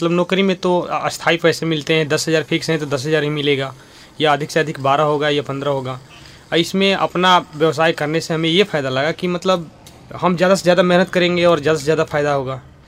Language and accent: Hindi; Bihar, India; मैं बिहार से हूँ और मैं 10 सालों से बिजली काम कर रहा हूँ।